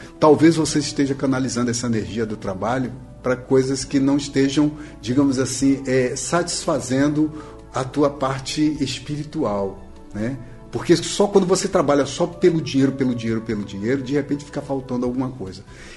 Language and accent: Portuguese; Bahia, Brazil; Já falei que sou baiano